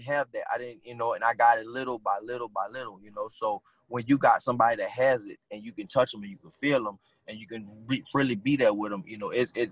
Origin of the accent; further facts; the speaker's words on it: New Orleans, Louisiana, United States; I didn't have that growing up in New Orleans.